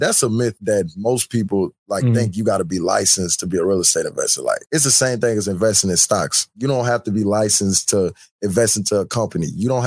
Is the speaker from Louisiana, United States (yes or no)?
yes; Louisiana, United States; I'm originally from Louisiana.